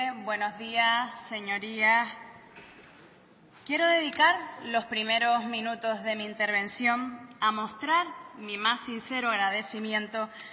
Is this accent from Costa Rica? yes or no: no; Canary Islands, Spain; como somos en Canarias